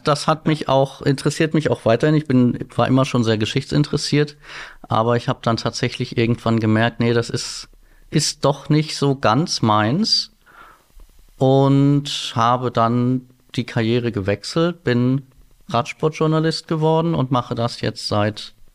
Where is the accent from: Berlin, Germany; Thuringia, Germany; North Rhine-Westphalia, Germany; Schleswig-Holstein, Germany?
Schleswig-Holstein, Germany; Husum; bin aber jetzt seit 2019, also seit ziemlich genau 6 Jahren, wieder in Husum, weil ich gemerkt habe, das ist hier meine Heimat.